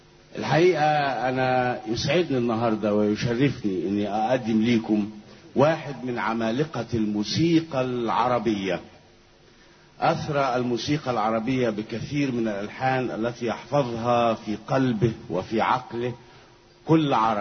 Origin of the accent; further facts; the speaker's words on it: Egypt; وباسمي كمصري وباسم كل المصريين